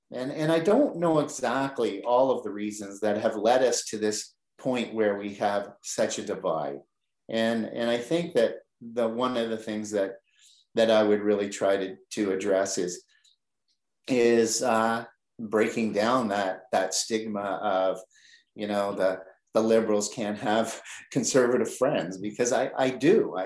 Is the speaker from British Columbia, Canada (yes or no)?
no; Oshawa, Ontario, Canada; I can remember, and I grew up in Oshawa, of course